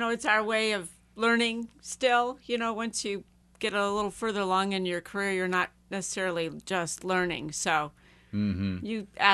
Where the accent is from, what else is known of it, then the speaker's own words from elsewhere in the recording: Chicago, Illinois, United States; I'm originally from Chicago, so I've known him since over, I don't know, 20, 30 years ago now.